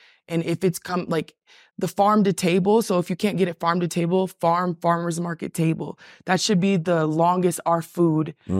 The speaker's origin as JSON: {"language": "English", "region": "Oklahoma", "country": "United States", "said": "And again, I'm from Oklahoma. I didn't know if I told you that. It's a huge farming belt."}